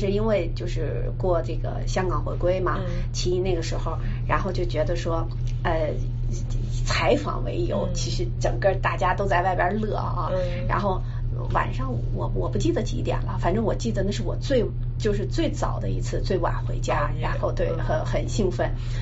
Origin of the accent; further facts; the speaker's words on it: Beijing, China; now in United States; 就是我从北京来美国的时候